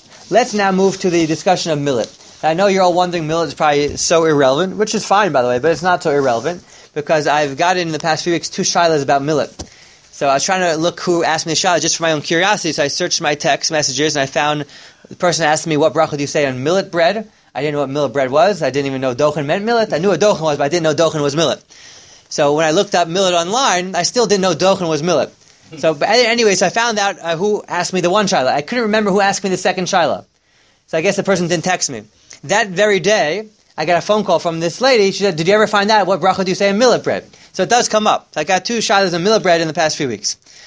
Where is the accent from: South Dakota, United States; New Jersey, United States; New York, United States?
New Jersey, United States; Teaneck; So I remember growing up in Teaneck